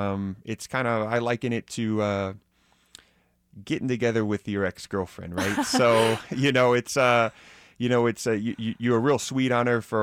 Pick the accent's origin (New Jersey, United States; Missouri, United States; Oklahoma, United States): Missouri, United States; Kansas City; So, I mean, growing up in Kansas City, you know, we had the Cuban American Association of Kansas and Missouri